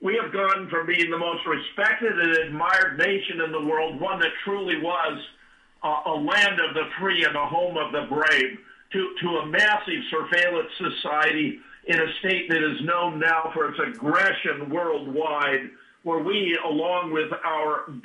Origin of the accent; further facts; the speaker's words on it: Pasadena, California, United States; born there; My history goes back to California, Maria, where I was born in Pasadena.